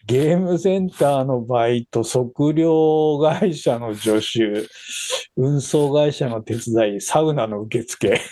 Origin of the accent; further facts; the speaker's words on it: Hokkaido, Japan; 地元が北海道なんで、